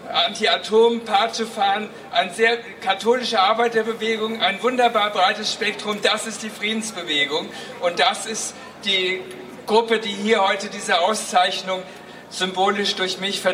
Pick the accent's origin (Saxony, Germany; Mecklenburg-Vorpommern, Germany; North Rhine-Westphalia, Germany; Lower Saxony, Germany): North Rhine-Westphalia, Germany; Essen; Ich bin Essener